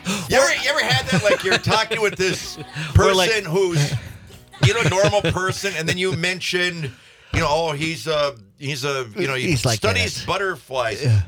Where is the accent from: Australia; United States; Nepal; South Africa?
United States; Duluth, Minnesota; I'm originally from Duluth, Minnesota.